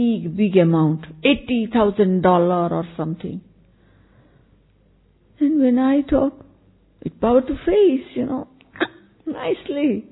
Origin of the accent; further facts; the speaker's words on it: India; now in Nairobi, Kenya; I came from India before 43 years ago. Because I love Africa and I love Kenya, so I made big office in Kenya.